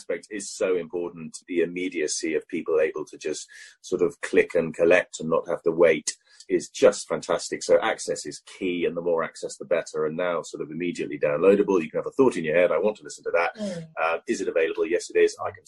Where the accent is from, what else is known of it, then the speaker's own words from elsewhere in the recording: Saudi Arabia; as a child I was brought up in Saudi Arabia, so it was sort of quite a key part of my growing up, and this was sort of the late 70s.